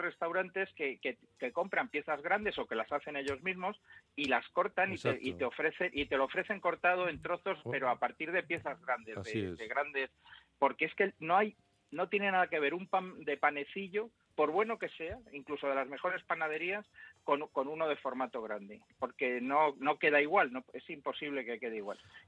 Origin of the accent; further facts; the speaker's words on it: Spain; con lo poco que somos los españoles a hacer colas